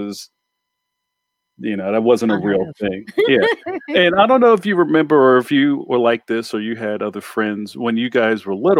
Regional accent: Philadelphia, Pennsylvania, United States; So I am from Philadelphia. I'm from West Philly, from 50th and Race. I didn't spend my whole life there. The family house is there, but I basically grew up in West Philly until I was like 9, 10, 11

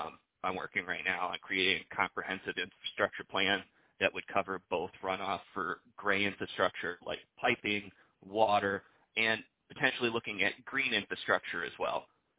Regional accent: Lansing, Michigan, United States; now in Farmington, United States; We're both originally from the Lansing area, but moved to Southeast Michigan for both of our jobs.

